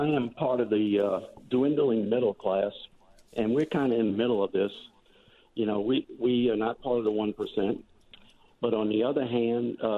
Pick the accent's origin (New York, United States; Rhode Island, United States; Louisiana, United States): Louisiana, United States; New Orleans; And I grew up in New Orleans, and I could hear the booming voice of a black man telling his child